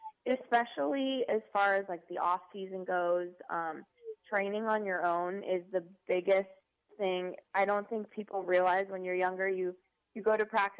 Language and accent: English; Utah, United States; Yeah, when I was growing up in Utah, I had a coach.